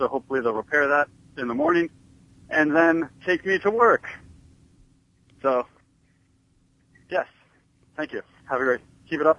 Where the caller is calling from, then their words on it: Toledo, Ohio, United States; I'm a listener from Toledo, Ohio